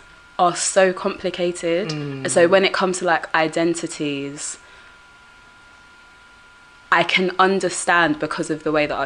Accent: United Kingdom; my family heritage, I'm Ugandan, but growing up in Britain, and there was something of like, okay, I'm still African, like I can still claim my Ugandan-ness, even though I wasn't born in Uganda.

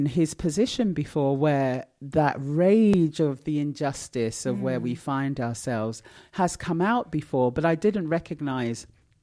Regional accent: Ghana; This cannot happen in my country. This is my country. I am Ghanaian.

